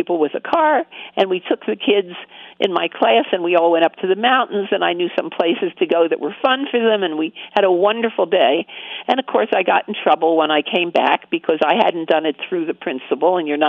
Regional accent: New Jersey, United States; moved away; I had just moved to Colorado and I was from New Jersey.

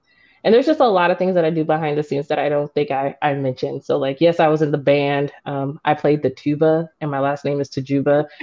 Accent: Wichita, Kansas, United States; So I'm originally from Wichita, Kansas.

